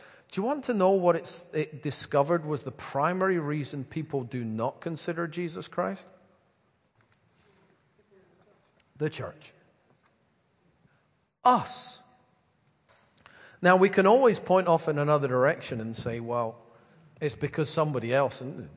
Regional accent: Dalkeith, Scotland, United Kingdom; also born or lived in Edinburgh; I grew up in St. John's of King's Park in Dalkeith. Although for the first few years of my life, I went to a congregational church in Edinburgh.

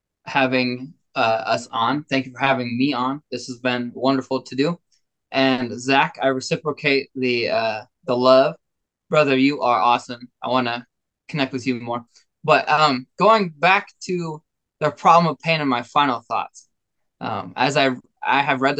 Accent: Texas, United States; born there; I am currently 28 years old. I was born in Texas. I have lived in over 28 states in my life, just by moving around

